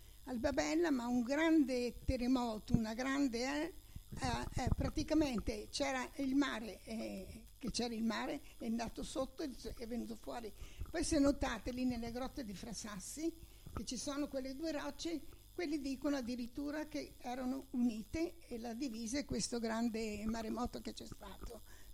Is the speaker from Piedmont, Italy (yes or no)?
no; Ancona, Marche, Italy; io sono nata in Ancona e ho vissuto nel rione Capodimonte.